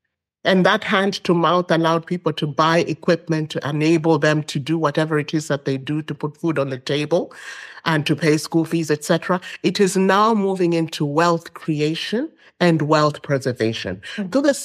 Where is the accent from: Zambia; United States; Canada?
Zambia; I will mention Zambia as well, my home country.